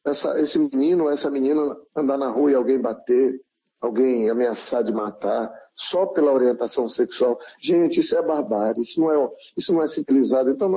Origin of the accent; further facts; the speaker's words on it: Acre, Brazil; eu tenho fé em Deus de seguir como acriano, como brasileiro, procurando ajudar.